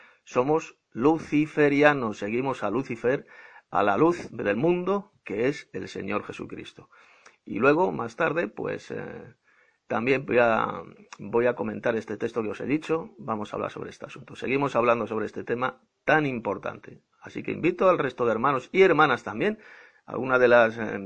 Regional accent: Madrid, Community of Madrid, Spain; de Madrid, España.

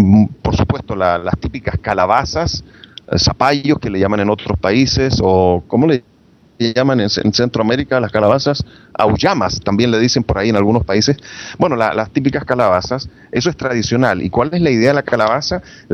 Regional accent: Chile; sé que en mi país de Chile

